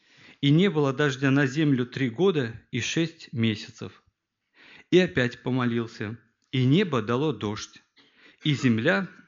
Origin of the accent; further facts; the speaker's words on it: Saransk, Mordovia, Russia; Я, братья из Мордовии, город Саранск